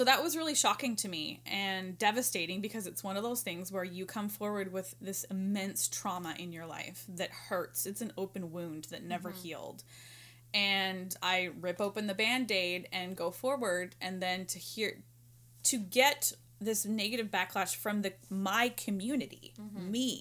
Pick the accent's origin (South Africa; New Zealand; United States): United States; Arizona; I never hung out with the Mormon kids, even though I grew up in Arizona where there was a lot of Mormon kids.